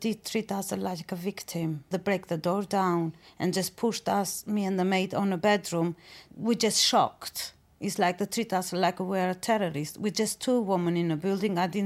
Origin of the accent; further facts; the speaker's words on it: Poland; English is a second language; Yeah, I am from Poland. I was looking for another job, actually, but it was very hard because my language is very difficult.